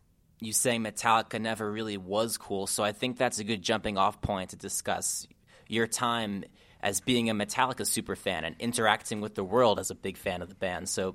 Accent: New Jersey, United States; I was an emo and pop punk kid growing up in New Jersey

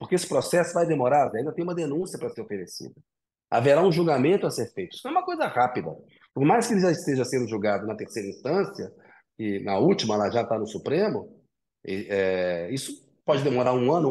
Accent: Belo Horizonte, Minas Gerais, Brazil; Sou de BH.

